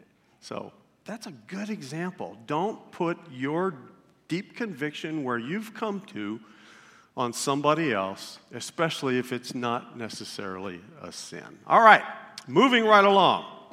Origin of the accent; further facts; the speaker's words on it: Dallas, Texas, United States; I was born and raised in Dallas, Texas. I was 7 years old.